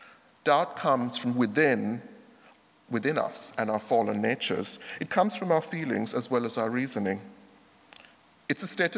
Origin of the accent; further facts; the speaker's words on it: Sri Lanka; It was Sri Lankan New Year on Friday, and I grew up in Sri Lanka.